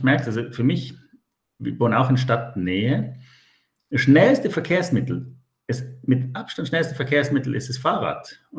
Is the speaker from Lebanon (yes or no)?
no; Austria; bin ja Österreicher, kann es ja neutral beurteilen